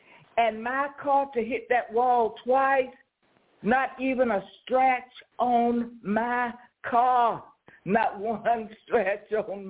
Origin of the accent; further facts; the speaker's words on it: Clinton, South Carolina, United States; I had a speaking engagement in my hometown in Clinton.